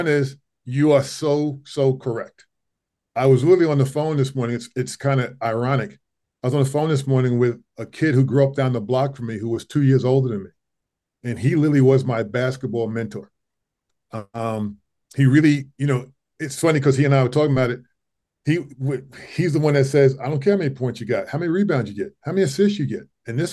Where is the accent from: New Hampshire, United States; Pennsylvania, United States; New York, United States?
New York, United States; accent: New York; So one of the things I worked on was trying to remove my New York accent, and more or less trying to sound basically just neutral so I could appeal to people across the country.